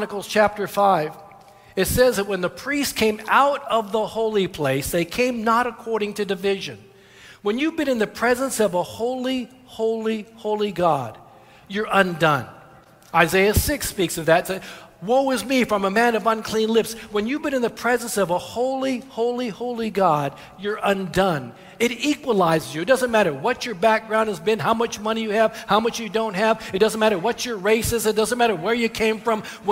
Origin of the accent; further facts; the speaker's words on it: Houston, Texas, United States; maybe because I was from Houston.